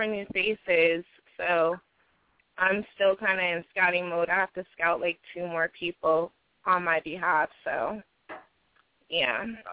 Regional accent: California, United States; also born or lived in St. Louis; But yeah, I was born in St. Louis, and my parents moved to California when I was a little girl, so yeah, I go back and I visit quite often.

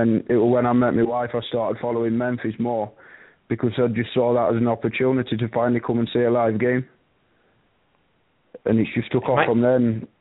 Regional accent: Sheffield, Yorkshire and the Humber, United Kingdom; now in Newcastle, United Kingdom; I'm from Sheffield originally, but I now live in Newcastle, where my wife comes from.

